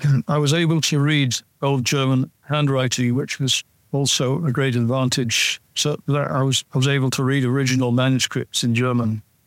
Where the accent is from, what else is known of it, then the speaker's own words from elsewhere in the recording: Edinburgh, Scotland, United Kingdom; when I was growing up in Edinburgh, back in the 1950s.